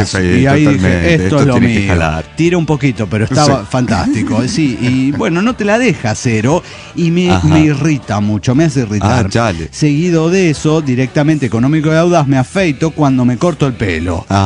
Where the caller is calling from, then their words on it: San Luis, Argentina; de la Sierra de San Luis.